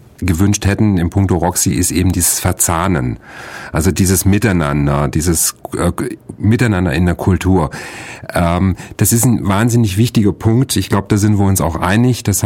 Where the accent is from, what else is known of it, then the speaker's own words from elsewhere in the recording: Lake Constance, Germany; Also ich habe das zum Beispiel so am Bodensee, wo ich herkomme, sehr stark erlebt